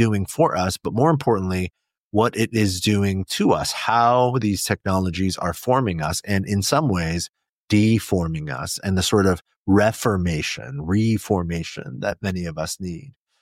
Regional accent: California, United States; first language Korean; English is a second language; also born or lived in Incheon, South Korea; I grew up in California, but I was not born here. I was born in South Korea in a city called Incheon, South Korea. I lived there for the first 4 years of my life before my mother and I moved to the U.S.

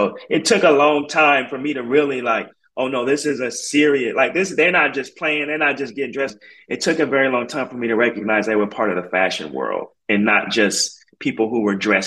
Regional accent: Portland, Oregon, United States; Yeah, I mean, I think, you know, as a kid, I grew up in Portland, Oregon, so I'll say that there.

